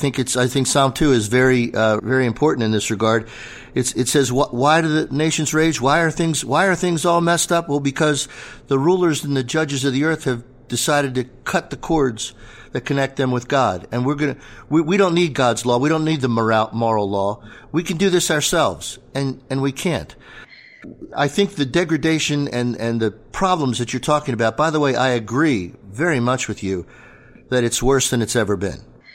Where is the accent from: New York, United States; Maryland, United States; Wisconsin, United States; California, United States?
Maryland, United States; when I tell them I'm from Maryland, they pronounce it Maryland, which I love. I love the pronunciation because it, somehow it just sounds more pure than, the way we say it back home.